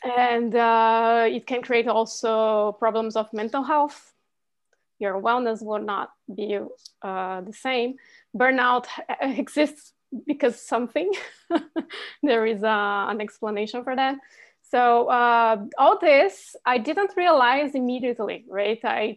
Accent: Brazil; first language Portuguese; English is a second language; It's Portuguese, my native language, or Brazilian Portuguese. Then Italian is my second native language, and I'm fluent in English and French and Spanish.

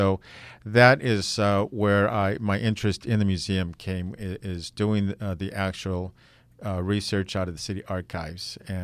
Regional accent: Los Angeles, California, United States; also born or lived in McAllen, Texas; Originally from Texas, McAllen, Texas, but my parents moved here in the early 60s, so I've, you know, been in Angeleno, basically.

